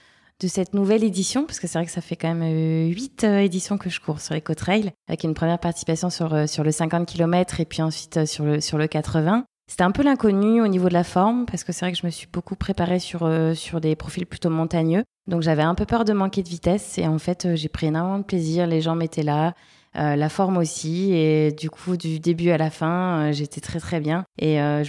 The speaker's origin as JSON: {"language": "French", "town": "Le Mans", "region": "Pays de la Loire", "country": "France", "tie": "born there", "also_born_or_lived": "Toulouse / Angers / Uzès", "moved": "as an adult", "lives_now": "Réunion, France", "said": "j'ai 39 ans, je vis actuellement à La Réunion depuis janvier. Je suis originaire du Mans, puisque je suis née là-bas. J'ai pas mal vadrouillé dans ma vie, parce que j'ai fait quelques années sur Toulouse, quelques années sur Angers, et puis dans le Gard aussi à Uzès."}